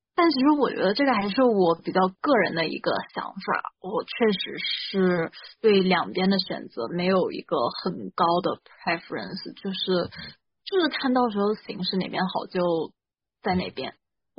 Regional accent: Tianjin, China; now in United States; 来了马里兰这边，这节气候其实跟，因为我是天津人嘛，就是它跟天津的纬度都比较像，就是季节上我很适应

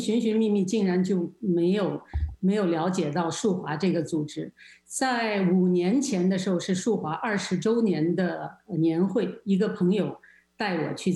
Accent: China; 而且我是从国内出来的

